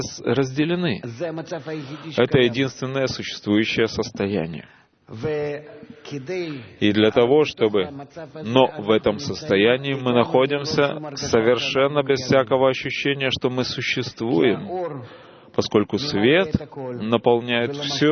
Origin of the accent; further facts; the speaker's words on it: Israel; я из Израиля, и я вас смотрю по телевизору.